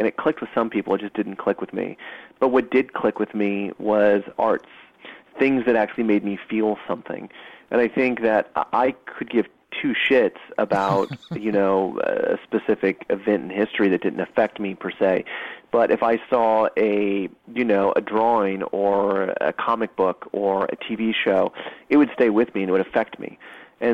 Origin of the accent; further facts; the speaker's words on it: Kansas, United States; I think that I grew up in Midwest Kansas and I never was really good at school